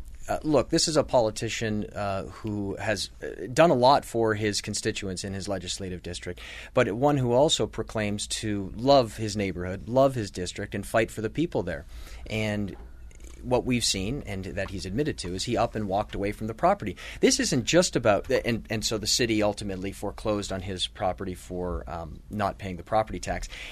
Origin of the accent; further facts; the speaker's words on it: Ontario, Canada; now in Rochester, United States; I grew up outside of Toronto. I moved to Rochester about 6 years ago with a brief hiatus. I've been here ever since.